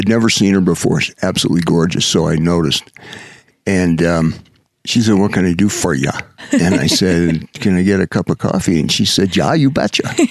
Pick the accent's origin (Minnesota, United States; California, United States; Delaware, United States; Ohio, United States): Minnesota, United States; accent: Minnesota; So we moved from there to Minnesota, which is great.